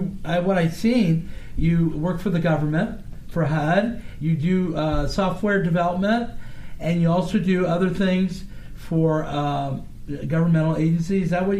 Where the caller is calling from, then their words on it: Washington, District of Columbia, United States; Sorry about the lady. I'm calling from Washington, D.C.